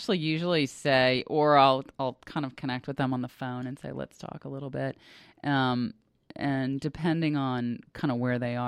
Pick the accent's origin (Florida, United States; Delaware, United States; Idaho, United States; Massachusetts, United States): Massachusetts, United States; Boston; for example, I'm from Boston, actually